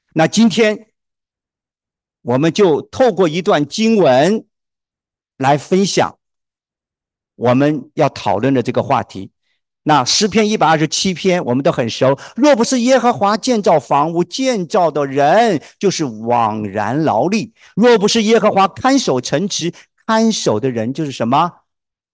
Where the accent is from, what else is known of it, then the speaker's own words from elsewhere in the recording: Hunan, China; 我是湖南人，湖南读牛奶怎么读？